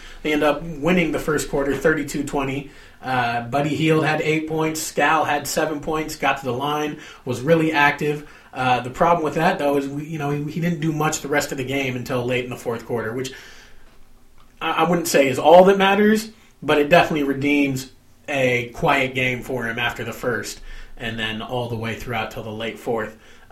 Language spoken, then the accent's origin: English; California, United States; also born or lived in Los Angeles; raised in the Bay Area. I was actually born in L.A., but moved up there when I was about 2 years old.